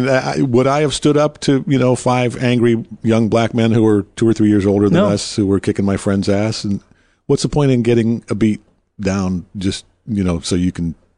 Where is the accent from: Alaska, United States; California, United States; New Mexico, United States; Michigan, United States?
Michigan, United States; Detroit; born there; And I was born in Motown, so.